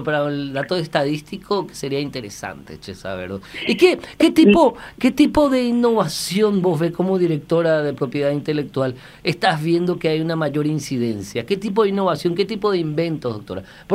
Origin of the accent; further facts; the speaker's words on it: Paraguay; los paraguayos pues nos tiramos al pie siempre y creemos que somos una partida de infradotados